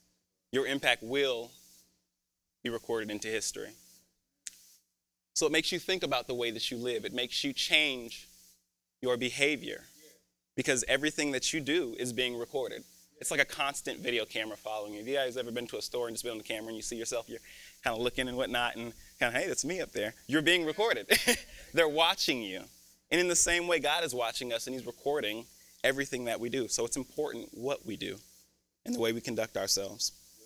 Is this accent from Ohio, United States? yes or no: no; Colorado Springs, Colorado, United States; Now, I told you guys earlier, I'm from Colorado, Colorado Springs, Colorado. So when I came here, everyone asked me, oh, I didn't know there was black people in Colorado.